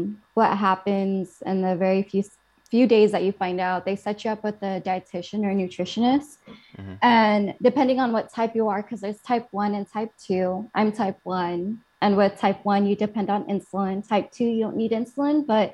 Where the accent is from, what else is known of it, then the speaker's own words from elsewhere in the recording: Philippines; And I remember too, and like, I'm Filipino and like some Asian parents are very like, they're not really into like medical stuff.